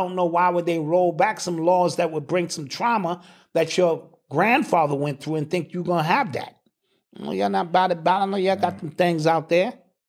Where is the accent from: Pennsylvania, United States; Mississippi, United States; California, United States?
Mississippi, United States; I'm from Mississippi.